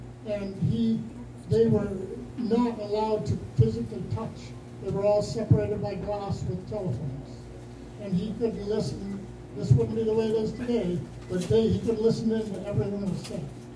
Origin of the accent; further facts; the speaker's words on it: Millbrook, United States; I was raised in Millbrook, and I worked 2 years at Millbrook Boxes.